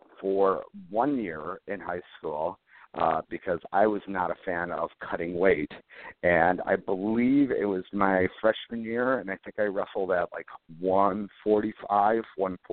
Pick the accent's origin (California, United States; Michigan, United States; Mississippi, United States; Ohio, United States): Michigan, United States; Detroit; I've actually met people like Kip growing up in Detroit.